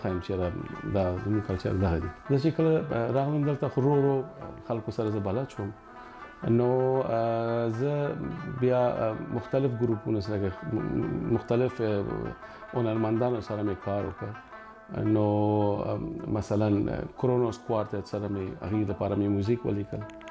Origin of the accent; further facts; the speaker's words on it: Afghanistan; زه د افغانستان یم د افغانستان راغلی